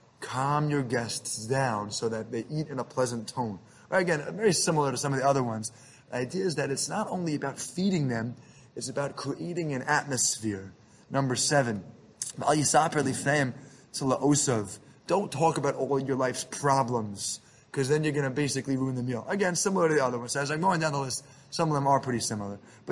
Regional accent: New York City, New York, United States; My family and their family friends, growing up in Jamaica Estates, the meal was over, and they walked us down the block.

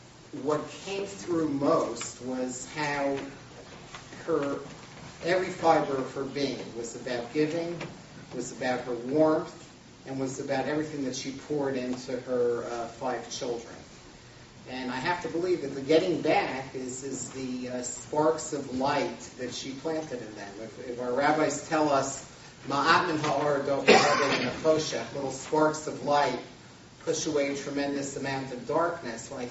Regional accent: Far Rockaway, New York, United States; I grew up in Far Rockaway. I grew up right in this neighborhood.

